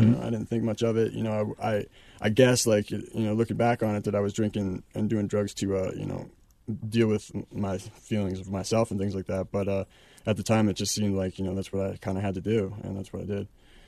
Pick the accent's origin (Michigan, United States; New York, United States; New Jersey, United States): New Jersey, United States; Well, I grew up in New Jersey, and I started to drink when I was about 12 or 13 years old